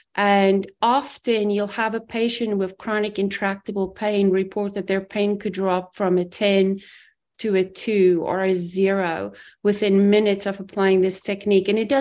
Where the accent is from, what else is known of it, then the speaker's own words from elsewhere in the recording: South Africa; moved away as an adult; I grew up in South Africa, immigrated when I was 21.